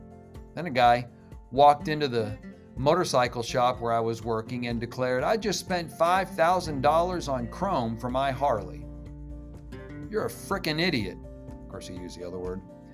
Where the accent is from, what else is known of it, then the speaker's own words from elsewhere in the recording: Torquay, South West England, United Kingdom; In my hometown of Torquay, England, I would lie in bed at night reading